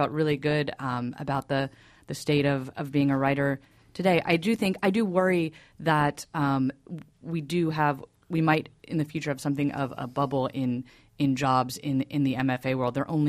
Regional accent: Lexington, Kentucky, United States; now in New York City, United States; For instance, I'm from Lexington, Kentucky. I'm a faculty brat. So for me, New York City is the place to be.

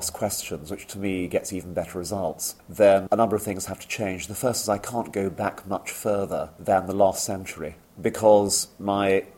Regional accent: India; born there; I was born in India myself

